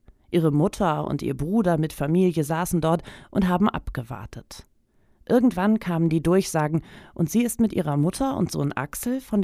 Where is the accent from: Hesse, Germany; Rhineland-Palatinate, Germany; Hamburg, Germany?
Hamburg, Germany; an der Elbe bei uns in Hamburg ist das ja nichts Außergewöhnliches.